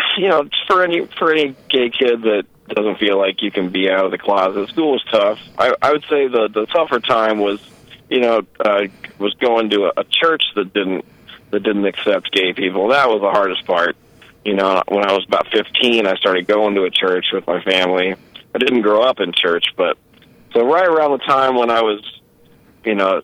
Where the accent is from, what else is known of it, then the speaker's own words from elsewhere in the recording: St. Louis, Missouri, United States; Yeah, I grew up in St. Louis, Missouri.